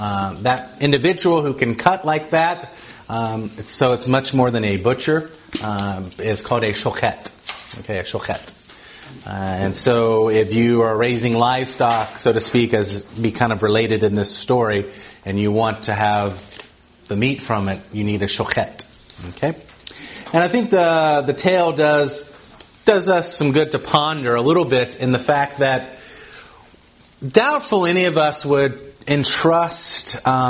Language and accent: English; Atlanta, Georgia, United States; especially in the South, and I'm from Atlanta, so I'm even from further South.